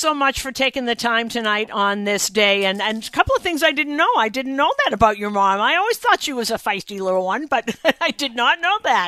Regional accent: Boston, Massachusetts, United States; my father used to tell me, because I grew up in Boston, as you know

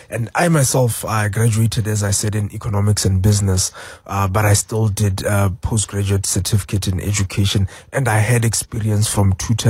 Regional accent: Botswana; moved away as an adult; now in South Africa; Botswana. So that's where I did most of my schooling, and I came here to South Africa for my tertiary schooling.

